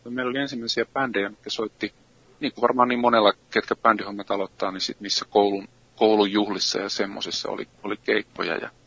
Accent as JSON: {"language": "Finnish", "town": "Lahti", "region": "Päijät-Häme", "country": "Finland", "tie": "born or raised there", "said": "Mä oon syntynyt Lahdessa ja kävin siellä koulut ja asuin siellä lapsuudessa."}